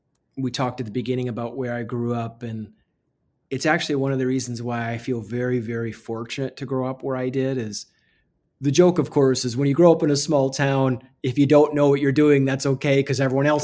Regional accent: Amherst Junction, Wisconsin, United States; And I was taught that growing up in Amherst Junction, Wisconsin, because I knew who those folks were.

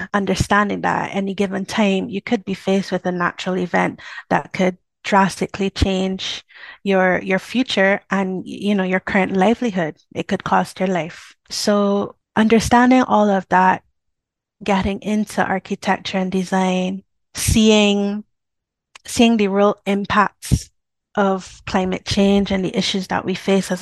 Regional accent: Barbados; for those who don't know or can't tell from my accent, I'm from Barbados, which is a small island in the middle of I consider in the middle of the Atlantic Ocean, but we are neighbored on the west by the Caribbean Sea. But I was born there, I grew up there, I lived there, I worked from there.

